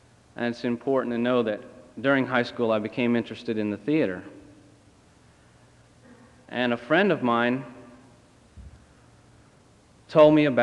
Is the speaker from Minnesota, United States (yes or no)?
no; Albany, New York, United States; born there; I was born in Albany, New York, at Albany Medical Center, to parents of unknown heritage.